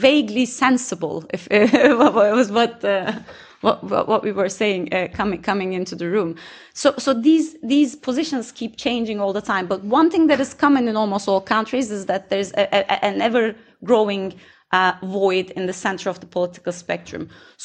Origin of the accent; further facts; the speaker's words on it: Turkey; moved away as an adult; also born or lived in Sweden; I was born and raised in Turkey, but I've spent a big chunk of my adult life in Sweden.